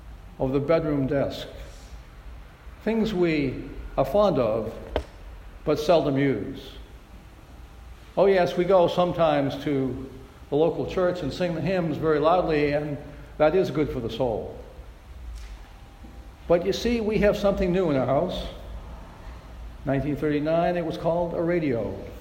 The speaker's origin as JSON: {"language": "English", "region": "Maine", "country": "United States", "said": "we were delighted with his wonderful writings from my home state of Maine"}